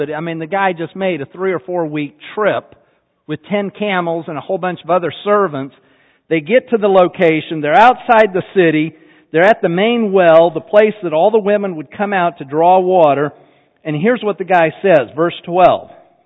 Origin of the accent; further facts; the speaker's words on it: Salt Lake City, Utah, United States; moved away; I mean, I grew up in Utah, Salt Lake. I've been gone from Utah 35 years.